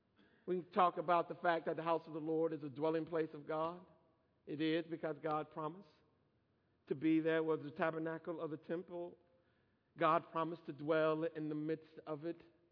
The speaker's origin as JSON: {"language": "English", "region": "Michigan", "country": "United States", "moved": "yes", "lives_now": "Atlanta, United States", "said": "30 years ago, I moved from Michigan to Atlanta. And yet still to this day, people will ask me from time to time, when is the last time you've been home?"}